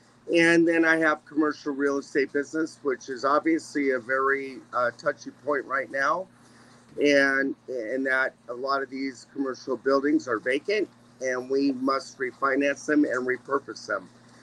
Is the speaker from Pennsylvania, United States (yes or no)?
no; Los Angeles, California, United States; also born or lived in New York / Connecticut / Dallas / Switzerland; now in Florida, United States; I'm from Los Angeles, California.